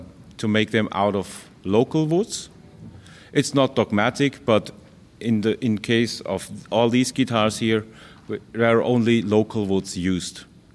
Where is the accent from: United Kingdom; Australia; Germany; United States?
Germany; English is a second language; I'm Luthier from Germany. … I'm here on the invitation of Pierre Chornel.